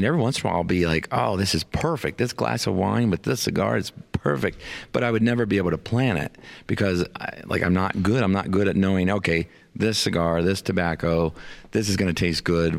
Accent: Indiana, United States; now in New Mexico, United States; I came from another state. I came from Indiana to live here, and now I call New Mexico home.

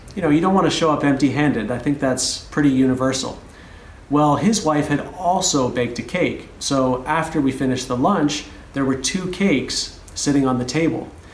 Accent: Canada; moved away; also born or lived in Australia; my wife, Kristen, and I moved from Canada to Australia in 2006.

